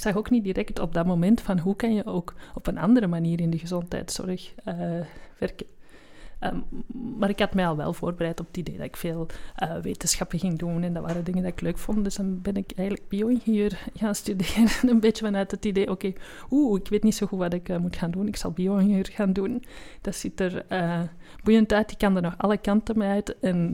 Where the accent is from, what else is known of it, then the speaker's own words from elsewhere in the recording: Antwerp, Belgium; Ik ben zelf opgegroeid in de Antwerpse Kempen, dat kan je misschien ook horen, in een dorp dat uiteindelijk toch nog redelijk een landbouwgemeente is, waar ik zelf woonde naast een bos.